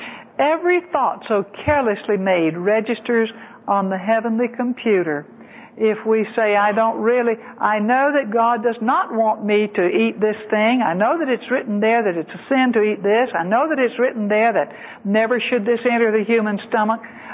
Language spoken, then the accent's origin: English; Georgia, United States; Highest salt use is in Evans County, Georgia, which is only a few miles from the place where I grew up in South Georgia.